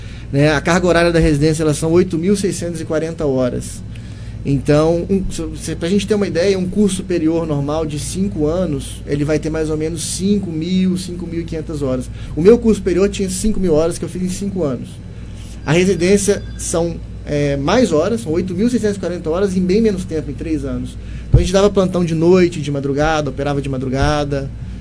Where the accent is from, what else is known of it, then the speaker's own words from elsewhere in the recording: Conselheiro Lafaiete, Minas Gerais, Brazil; moved away as an adult; Bom, eu sou natural de Conselheiro Lafaiete, é uma cidade no interior de Minas, ali próximo a Belo Horizonte, deve dar mais ou menos uns 100 quilômetros de Belo Horizonte. Aos 18 anos eu fui para Juiz de Fora